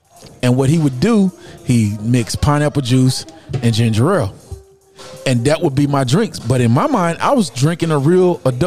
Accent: Texas, United States; I just realized when I was a kid, 5, 6, somewhere between 5 and 7. Growing up in Fifth Ward, there used to be cafes everywhere.

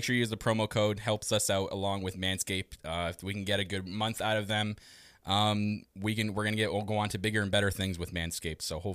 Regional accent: Canada; I'm Canadian and we do everything maple up here.

